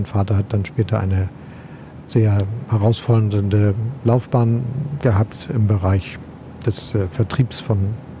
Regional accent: Hamburg, Germany; also born or lived in Osnabrück; Denn ich bin genauso wie meine beiden Brüder in Osnabrück geboren worden. Aber ich habe schon ab meinem dritten Lebensjahr wieder in Hamburg gelebt, wo meine Eltern auch herkommen.

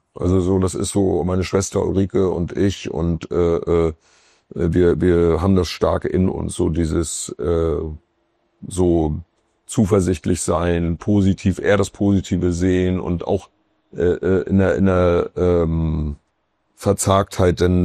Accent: Schleswig-Holstein, Germany; weil man heute in Travemünde, ich bin da in der Nähe groß geworden

